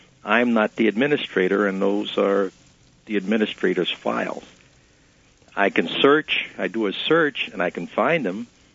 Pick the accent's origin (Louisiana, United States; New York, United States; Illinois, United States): New York, United States; Penfield; I'm from Penfield.